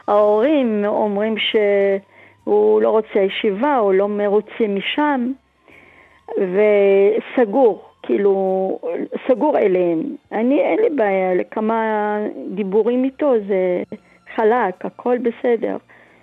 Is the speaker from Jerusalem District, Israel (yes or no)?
yes; Jerusalem, Jerusalem District, Israel; אנחנו מירושלים.